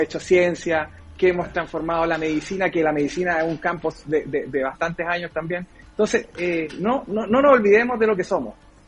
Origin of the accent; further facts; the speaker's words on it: Chile; No puede ser y no lo tenemos que tolerar como chilenos.